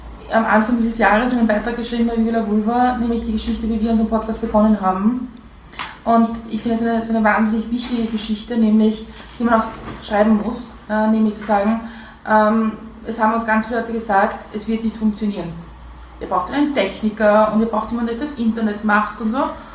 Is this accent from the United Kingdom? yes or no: yes; United Kingdom; German is a second language; Und ich bin halt Britin, ich kenne es aus Großbritannien sehr stark